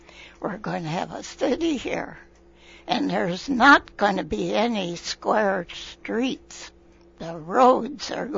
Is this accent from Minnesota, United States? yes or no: yes; Elmore, Minnesota, United States; now in Lake Havasu City, United States; I came from Minnesota, and we were business people back there ourselves in a city called Elmore. And the only, probably how you would recognize it, is that Walter Mondale came from there.